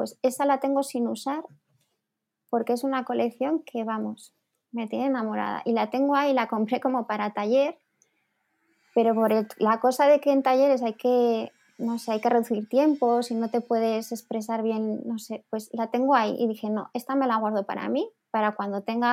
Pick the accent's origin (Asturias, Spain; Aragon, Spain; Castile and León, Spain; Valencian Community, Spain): Aragon, Spain; Zaragoza; Yo como soy de Zaragoza y necesitaba yo también compartir todo esto del scrap con gente